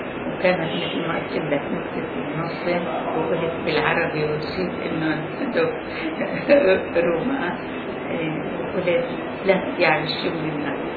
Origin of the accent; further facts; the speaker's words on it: Palestine; بس لما رحت أنا فلسطينية